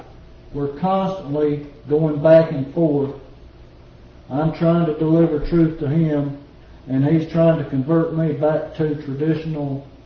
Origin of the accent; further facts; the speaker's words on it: the South, United States; I know my English ain't good. I'm a Southerner, okay?